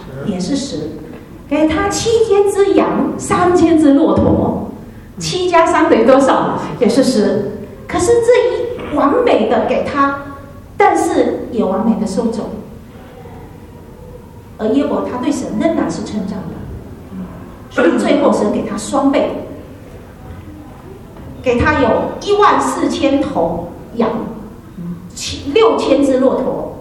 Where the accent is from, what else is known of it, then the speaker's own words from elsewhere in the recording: Zhangzhou, Fujian, China; born there; 我是在出生在福建的漳州哈，漳州这个城市